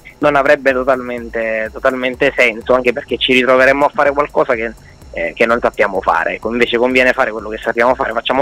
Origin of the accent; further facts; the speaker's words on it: Sicily, Italy; anche in Sicilia chiaramente, perché noi siamo siciliani.